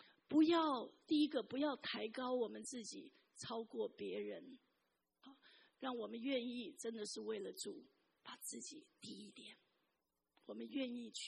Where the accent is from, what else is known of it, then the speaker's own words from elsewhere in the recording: China; 特别呢我们中国人很爱面子哈